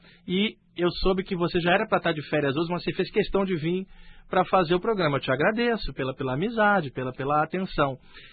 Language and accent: Portuguese; Rio de Janeiro, Brazil; now in São Paulo, Brazil; incluindo eu, que vim do Rio de Janeiro